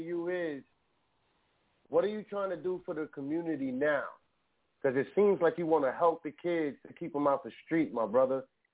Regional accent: Bronx, New York, United States; I'm from Uptown, from the Bronx. I didn't know nothing until I left the Bronx, you feel me?

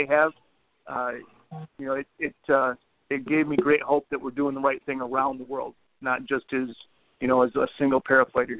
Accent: Lansing, Michigan, United States; Yeah, I fought in Lansing, Michigan. That's my hometown.

